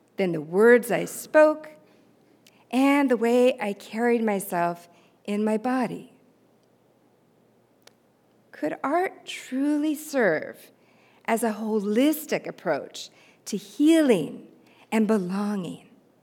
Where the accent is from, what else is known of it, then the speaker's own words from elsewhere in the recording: Palo Alto, California, United States; the open space preserves and greenbelt districts where I grew up here in Palo Alto.